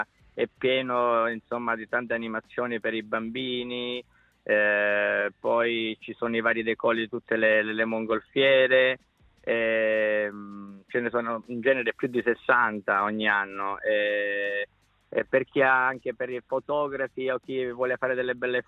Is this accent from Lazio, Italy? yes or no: yes; Rome, Lazio, Italy; now in Switzerland; Io vengo da Roma, però le mie origini sono, diciamo, calabresi, quindi okay, proprio sud Italia.